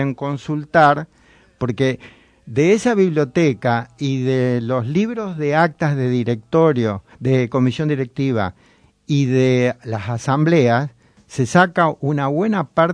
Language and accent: Spanish; Moreno, Buenos Aires Province, Argentina; also born or lived in La Bulaya, Córdoba; Se van y se instalan en La Bulaya, en Córdoba, ahí donde yo nazco. Pero yo a los 10 años vuelvo a Moreno.